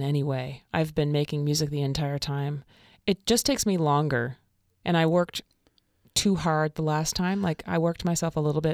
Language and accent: English; Prince Edward Island, Canada; I grew up in Prince Edward Island